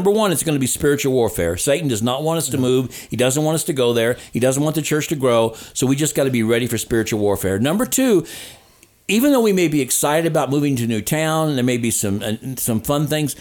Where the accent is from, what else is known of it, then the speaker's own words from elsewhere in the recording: Chillicothe, Missouri, United States; When I grew up in Chillicothe, Missouri, a town of 10,000 people, a county seat town, and my dad was the pastor of the church there